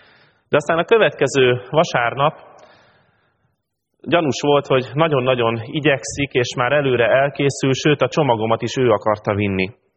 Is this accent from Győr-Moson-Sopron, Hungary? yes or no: no; Pápa, Veszprém County, Hungary; Az egyetem első évében hazajártam minden hétvégén szülővárosomba, Pápára, innen Budapestről.